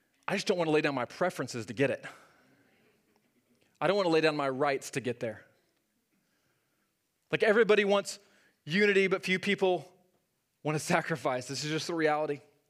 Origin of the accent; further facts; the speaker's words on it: Norman, Oklahoma, United States; And I grew up in Norman, so it's like, it's in me, right?